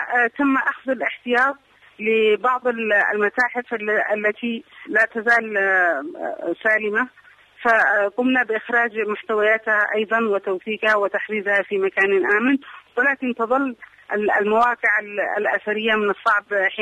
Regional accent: Yemen; وإن كان من وجهة نظري أنا كمواطنة يمنية وعاشقة لهذه المدينة

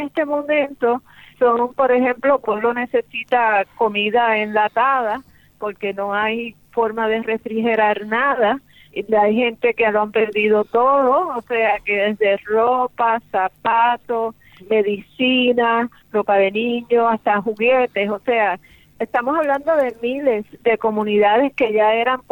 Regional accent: Puerto Rico; como nosotros somos colonia de los Estados Unidos

